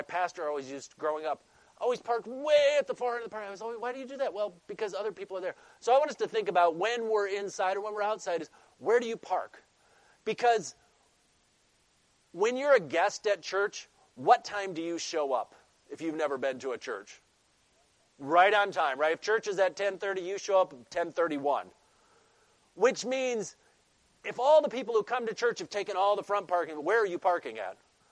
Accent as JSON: {"language": "English", "region": "Michigan", "country": "United States", "said": "Oh, we're from Michigan."}